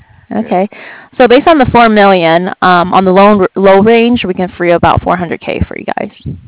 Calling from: San Diego, California, United States; I'm actually calling from San Diego

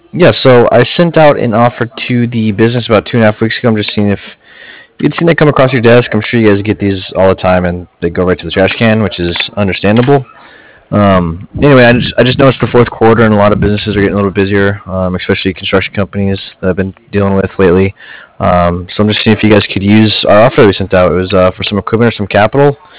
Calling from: Cardiff, Wales, United Kingdom; I'm calling from Cardiff.

